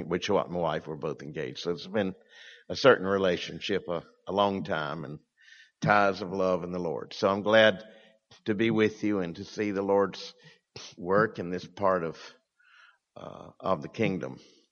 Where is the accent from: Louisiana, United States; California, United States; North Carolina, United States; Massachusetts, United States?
North Carolina, United States; Lumberton; also born or lived in Edinburgh, United Kingdom; when I finished my doctoral studies in Edinburgh and went home to my hometown of Lumberton, North Carolina, to stay with my parents